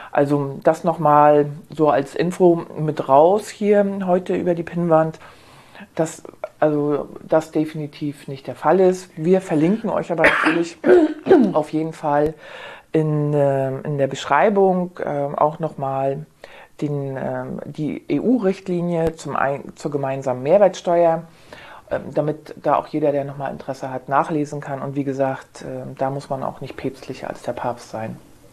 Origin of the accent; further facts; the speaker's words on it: Mecklenburg-Vorpommern, Germany; Ich weiß jetzt nicht genau, ob das bei uns in Mecklenburg-Vorpommern schon aufgekommen ist